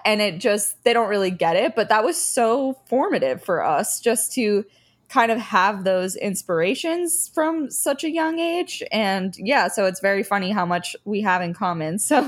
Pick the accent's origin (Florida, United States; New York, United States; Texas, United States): Florida, United States; Fort Lauderdale; I grew up in Fort Lauderdale, and that's where I am right now. That's where I live.